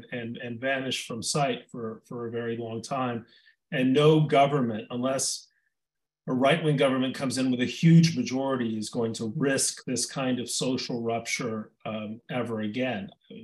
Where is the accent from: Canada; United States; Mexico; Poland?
Mexico; I grew up in Mexico, and this was much poorer than the worst poverty I'd ever seen in Mexico.